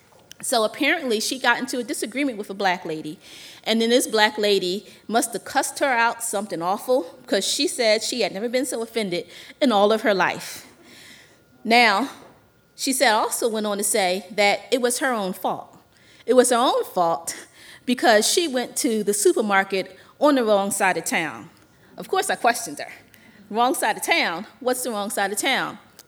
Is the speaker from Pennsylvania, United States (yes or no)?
yes; Philadelphia, Pennsylvania, United States; I'm from Philly. I can handle rough.